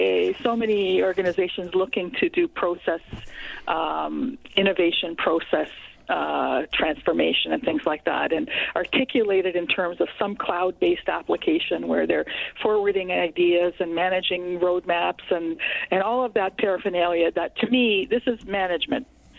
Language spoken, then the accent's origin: English; Windsor, Ontario, Canada; born there; now in Toronto, Canada; in the Greater Toronto Area, where I have been for over 30 years now. I was born originally in Windsor, Ontario